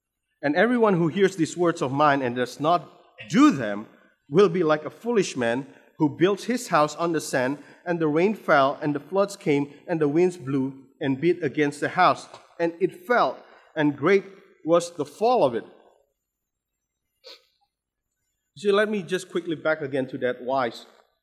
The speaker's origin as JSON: {"language": "English", "country": "Indonesia", "second_language": "English", "said": "English may not be my mother tongue. I came from Indonesia, right?"}